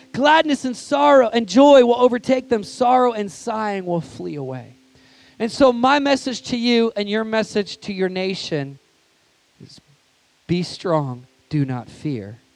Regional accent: United States; And I'm speaking as American. We're on a whole nother level. I mean, like, we're in an election season, and it's cray-cray in my country.

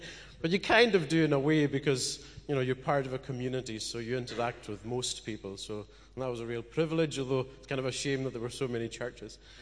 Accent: Scotland, United Kingdom; I'm from the Isle of Lewis originally.

